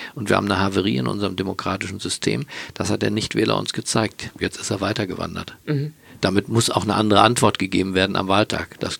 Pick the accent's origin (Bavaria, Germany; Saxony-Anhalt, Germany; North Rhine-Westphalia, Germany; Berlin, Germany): Berlin, Germany; born there; Berlin, meine Geburtsstadt.